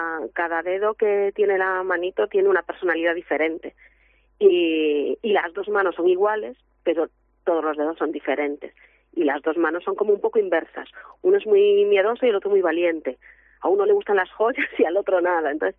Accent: Lugo, Galicia, Spain; yo siempre meto Lugo, yo soy de Lugo.

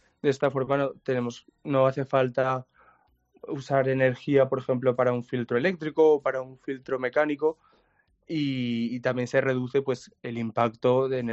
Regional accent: Valencia, Valencian Community, Spain; now in Bristol, United Kingdom; yo vengo de Valencia y en Valencia el tema del agua y la sequía como que está muy a la orden del día

